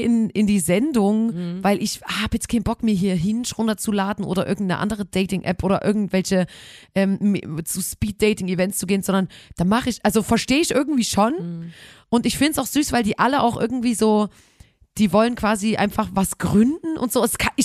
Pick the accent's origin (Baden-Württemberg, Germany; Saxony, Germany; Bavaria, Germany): Saxony, Germany; also sag ich jetzt als Sachse